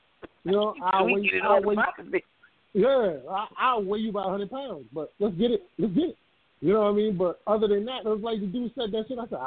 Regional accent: Mount Vernon, New York, United States; And I grew up in Mount Vernon.

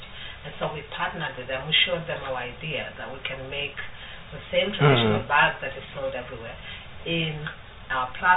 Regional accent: Kenya; now in United States; I'm originally from Kenya. So that's what drew us to doing our project in Kenya. But now I live here in the States, married to an American

